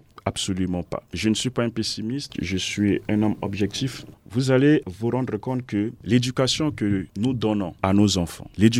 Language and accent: French; Central African Republic; parler de ma jeunesse, parler de ma société en tant que Centrafricain